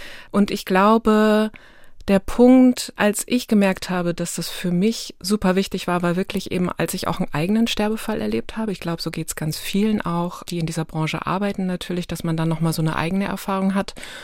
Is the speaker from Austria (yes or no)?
no; Lower Saxony, Germany; Ich komme selber aus Ostfriesland und da ist das so.